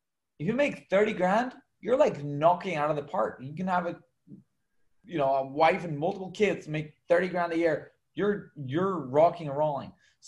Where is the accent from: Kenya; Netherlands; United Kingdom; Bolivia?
Bolivia; also born or lived in Mexico / Costa Rica / Germany; now in United States; Now, I was born and raised in Bolivia. I lived in Mexico and Costa Rica and Germany. I've traveled to 44 countries.